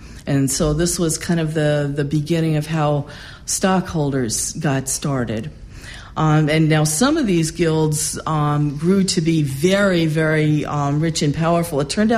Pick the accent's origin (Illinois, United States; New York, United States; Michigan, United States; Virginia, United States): New York, United States; now in Los Angeles, United States; Well, I was born in New York and I grew up there, but most of my adult life I have lived in Los Angeles.